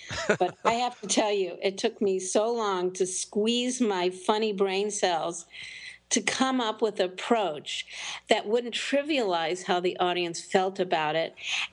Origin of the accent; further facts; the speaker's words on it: Los Angeles, California, United States; I'm from Los Angeles.